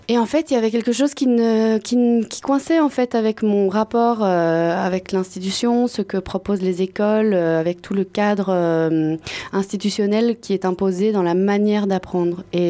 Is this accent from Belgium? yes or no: yes; Belgium; Donc moi, je suis belge, à la base.